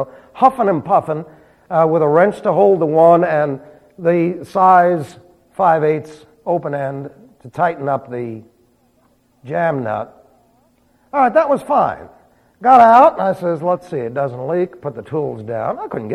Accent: New York, United States; Remember, I was from New York. I was a damn Yankee.

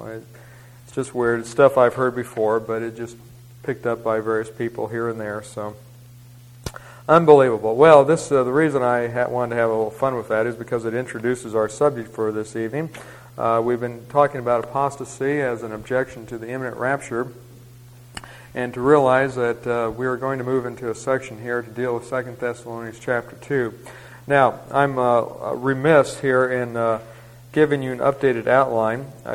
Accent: Arizona, United States; I grew up in Arizona, so the big joke was if California falls in the ocean, we have beachfront property.

